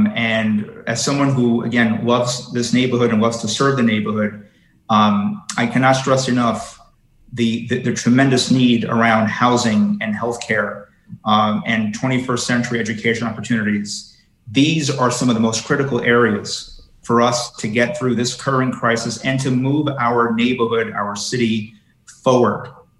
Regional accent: Brooklyn, New York, United States; I am born and raised in Brooklyn. I love my neighborhood.

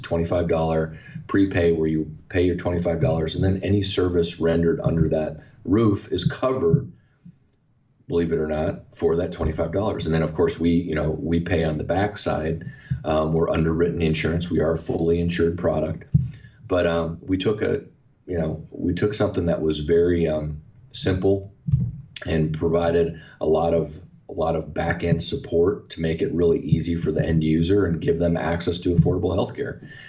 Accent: Cloquet, Minnesota, United States

